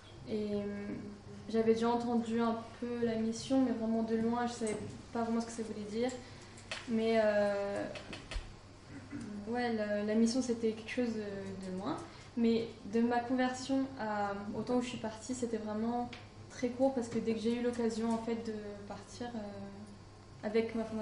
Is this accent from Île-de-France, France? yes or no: yes; Paris, Île-de-France, France; je viens de Paris, mais en France c'est tellement laïque partout